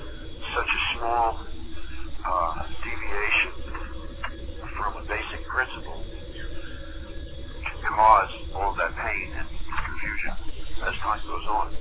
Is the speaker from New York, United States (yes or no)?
yes; New York, United States; and I was raised in the North Shore of Long Island as a small child in upstate New York, okay? So coming from New York, I always ask bold questions.